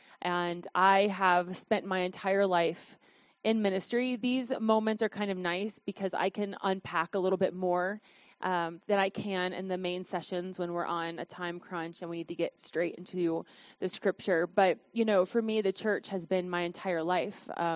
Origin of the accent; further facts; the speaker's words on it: Cincinnati, Ohio, United States; I was raised in the Church of God throughout my entire life in Cincinnati.